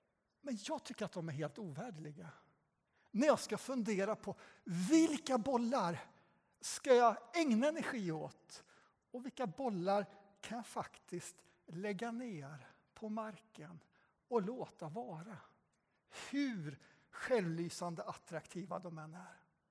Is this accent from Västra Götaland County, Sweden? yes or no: yes; Västra Götaland County, Sweden; Jag kommer ju från Göten och Skaraslätten.